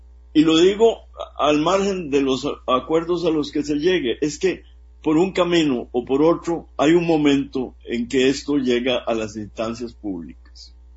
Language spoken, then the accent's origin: Spanish; Costa Rica; hay que ser conscientes como costarricenses, todos los costarricenses